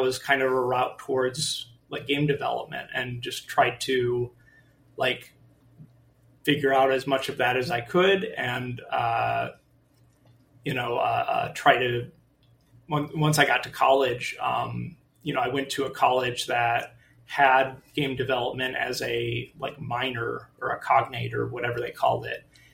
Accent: Wixom, Michigan, United States; I grew up in Wixom, Michigan, which is, so Michigan looks like your hand. And so I grew up right over here. It's one of the suburbs of Detroit.

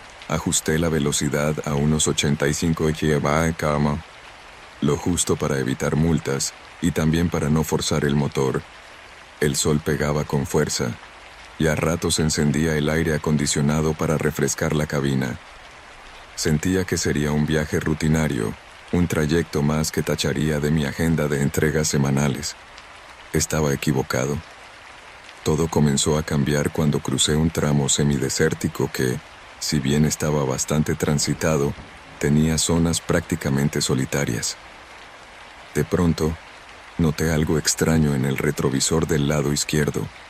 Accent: Culiacán, Sinaloa, Mexico; Soy originario de Culiacán, Sinaloa, y desde hace 16 años me dedico a la conducción de tráileres de carga por todo el territorio mexicano.

